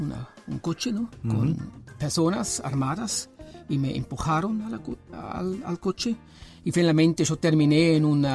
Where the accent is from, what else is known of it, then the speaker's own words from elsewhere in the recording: Zurich, Switzerland; Spanish is a second language; also born or lived in Germany / Brazil / Córdoba, Argentina; now in Montevideo, Uruguay; Yo soy suizo, nací en Zurich.